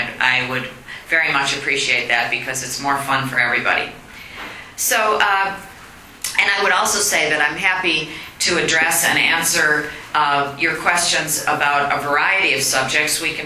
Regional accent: Lackawanna, New York, United States; I come from Lackawanna, and I watched the steel mills

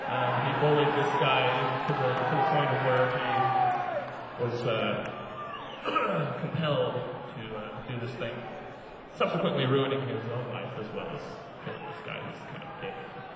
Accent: Pinole, California, United States; a kid that I grew up with back in Pinole, California.

